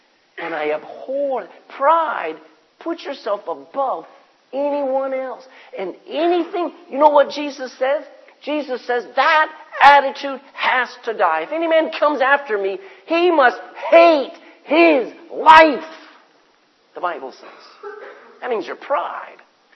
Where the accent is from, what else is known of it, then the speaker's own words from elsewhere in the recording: Texas, United States; most of you know I'm a Texan.